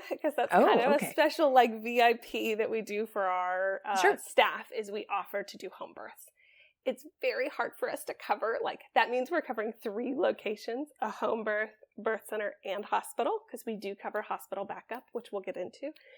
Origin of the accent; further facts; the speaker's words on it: Atlanta, Georgia, United States; I grew up here in the Atlanta area, born and raised here, and then have kind of lived here, gone to college at Mercer in Atlanta